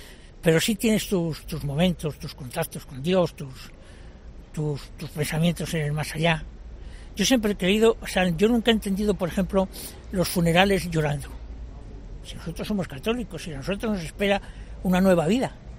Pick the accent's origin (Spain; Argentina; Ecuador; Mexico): Spain; Castile; Nosotros somos Castilla, y Castilla tiene un arte completamente diferente al que tiene el sur. Y ese tipo de arte nosotros como castellanos lo estamos rechazando.